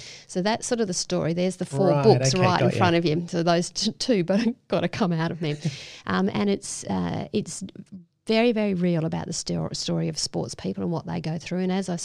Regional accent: City Beach, Western Australia, Australia; And so I wrote this because I grew up in City Beach.

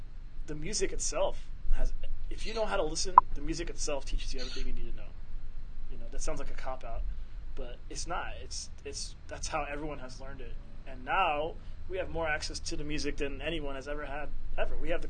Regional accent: Jefferson City, Missouri, United States; I came from Jeff City first, and then I have other great friends who are from the middle of, like, nowhere in Missouri

